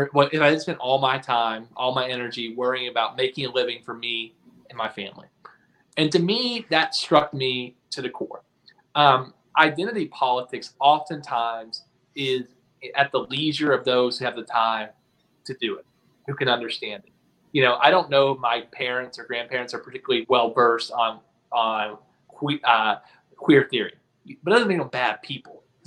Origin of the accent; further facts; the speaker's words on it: Nashville, Tennessee, United States; I'm from Nashville originally.